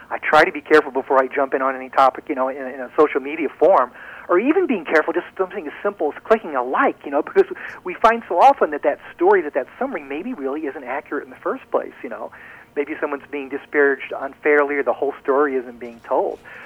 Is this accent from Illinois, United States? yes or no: yes; Springfield, Illinois, United States; And then one of my favorites, Abraham Lincoln, my hometown guy here in Springfield, Illinois